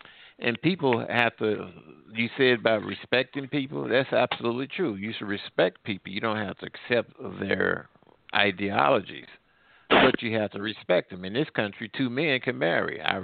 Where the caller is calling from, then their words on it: Midwest, United States; I'm calling from the Midwest.